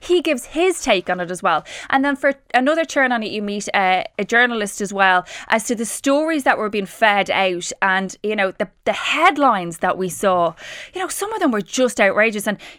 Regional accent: Ireland; what Simon Delaney has done is kind of uncovered that we as Irish, 2 million people kind of out on the road on their cars, we rate ourselves as quite good drivers.

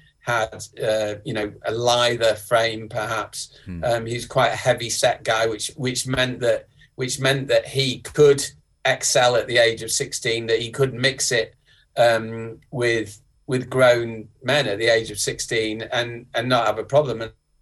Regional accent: England, United Kingdom; And obviously, as English people, those of us who were there watching the game, we're obviously biased

